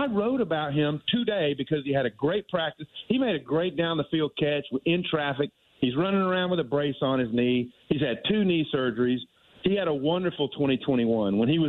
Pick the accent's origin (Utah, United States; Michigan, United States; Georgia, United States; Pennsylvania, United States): Georgia, United States; Atlanta; It's always great to talk to the great folks of Atlanta, my hometown.